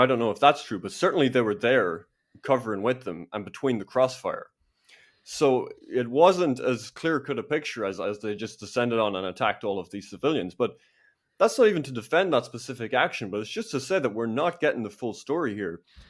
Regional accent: Ireland; I want to preserve my identity, my heritage. I'm Irish. I share the views of the majority of Irish people.

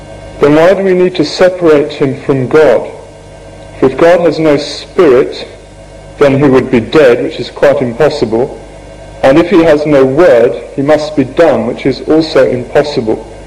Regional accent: United Kingdom; ladies and gentlemen, I'm British.

